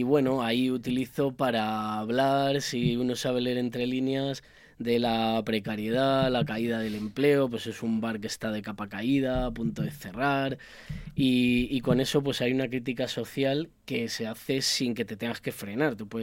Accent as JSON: {"language": "Spanish", "town": "Fuenlabrada", "region": "Community of Madrid", "country": "Spain", "tie": "born or raised there", "said": "soy nacido en Madrid, pero llevo aquí, bueno, toda la vida."}